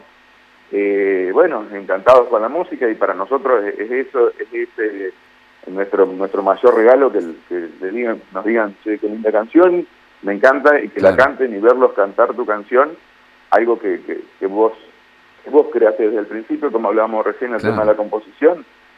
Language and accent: Spanish; Paraná, Entre Ríos, Argentina; somos de Paraná y como termina el video, siempre seremos de Paraná.